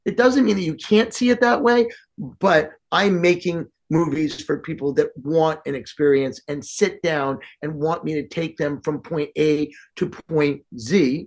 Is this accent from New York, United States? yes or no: yes; New York City, New York, United States; So I'm a native New Yorker. I grew up in Manhattan, been coming out here my whole life.